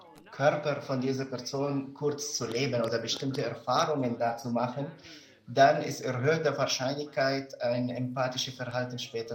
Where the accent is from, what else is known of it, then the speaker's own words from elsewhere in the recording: Israel; German is a second language; Ich komme aus Israel und da gibt es viele Soldaten, die 18 Jahre alt sind